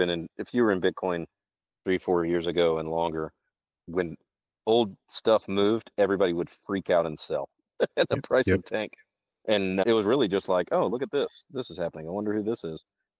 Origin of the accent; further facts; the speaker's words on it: United States; I'm very American and I'm very pro-America.